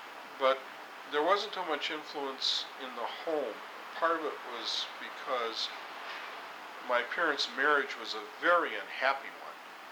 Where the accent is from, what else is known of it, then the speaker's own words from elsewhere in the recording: St. Paul, Minnesota, United States; Okay, I was born in Minneapolis, raised in St. Paul.